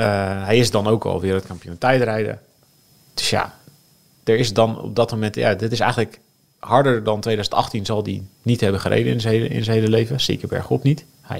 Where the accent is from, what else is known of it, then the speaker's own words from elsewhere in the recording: Limburg, Netherlands; Ik kom uit Limburg.